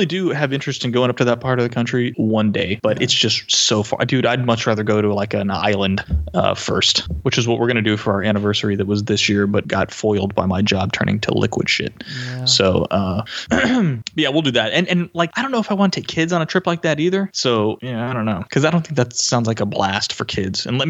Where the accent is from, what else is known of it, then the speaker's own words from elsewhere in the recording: Maine, United States; So yeah, I'd love to go up to Maine and go through my hometown, all that stuff.